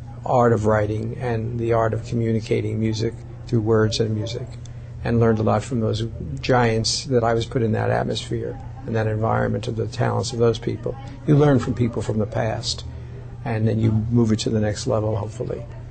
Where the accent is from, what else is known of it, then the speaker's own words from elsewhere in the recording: Brooklyn, New York, United States; I'm from Brooklyn, New York, and we lived across the street from the Vitagraph Warner Brothers studio.